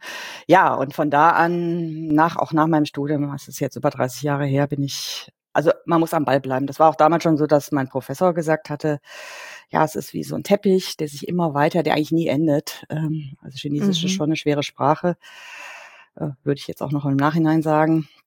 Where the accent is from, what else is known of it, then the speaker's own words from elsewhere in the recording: Cologne, North Rhine-Westphalia, Germany; ich komme selber ja aus Köln